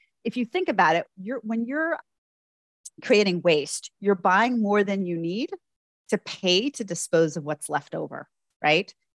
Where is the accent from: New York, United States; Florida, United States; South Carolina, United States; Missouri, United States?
New York, United States; New York City; So even though I grew up in New York City, we spent a lot of time hiking and fishing